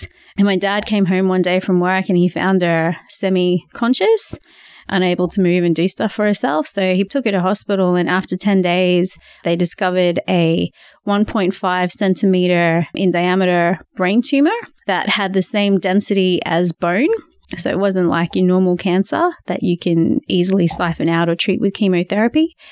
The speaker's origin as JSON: {"language": "English", "country": "South Africa", "tie": "born there", "said": "I was born in South Africa. My first name is actually French. My surname is Tamil."}